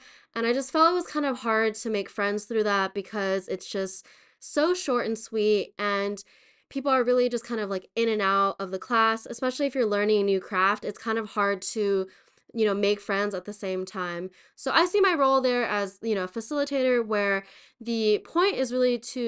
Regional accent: California, United States; So I'm originally from the Inland Empire. So for those of who don't know, that's east of LA. But I kind of just tell people LA because it's easy.

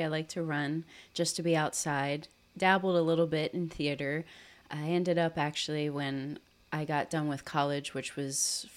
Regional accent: Palmyra, Pennsylvania, United States; I grew up in Palmyra. Okay. And then ended up going to Hershey, and I had a pretty close-knit family.

